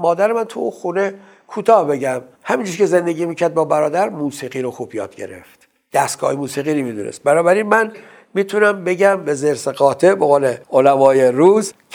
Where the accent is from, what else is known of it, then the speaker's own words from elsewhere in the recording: Dowlatabad, Tehran Province, Iran; born there; من متولد 1121 24 خرداد در دهی در شهری به نام دولت آباد شاه سلطنه در خانواده‌ای به دنیا آمدم که از نظر اعتقادی تقریبا در تضاد بودند.